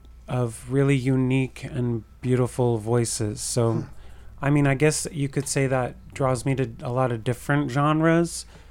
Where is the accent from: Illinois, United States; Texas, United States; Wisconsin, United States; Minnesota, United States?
Illinois, United States; Chicago; We came from Chicago, all the way from the Windy City.